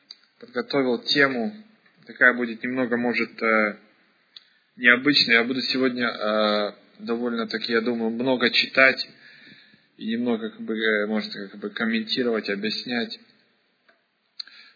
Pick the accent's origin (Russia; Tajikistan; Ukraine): Ukraine; Odesa, Odesa Oblast; moved away as an adult; я когда приехал из Одессы, знаете, и только первое, что я заметил, что, ну, я приехал сюда, мне как раз исполнилось 20 лет